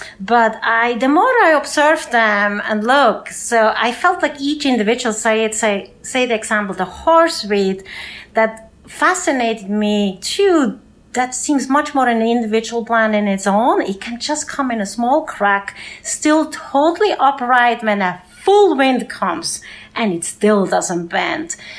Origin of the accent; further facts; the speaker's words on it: Switzerland; As you guys can hear, I have an accent. I'm originally from Switzerland, where, say, like Artemisia mugwort exists, where I grew up in a village